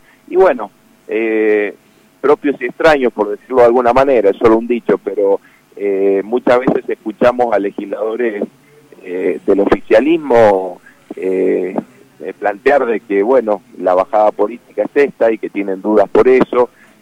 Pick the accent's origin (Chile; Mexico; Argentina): Argentina; Mendoza; nos enorgullecen como mendocinos